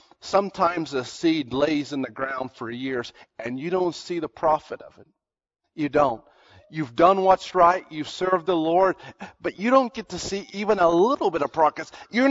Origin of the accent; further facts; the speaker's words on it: United States; See, I'm American, which means I'm pretty individualistic. I was raised in this culture to be individualistic.